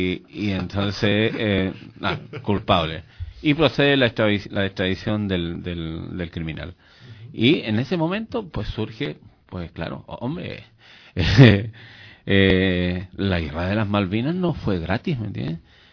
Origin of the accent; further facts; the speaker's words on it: Chile; esos somos los chilenos, ¿eh? Somos mestizos de dos razas, ¿eh? La mayoría.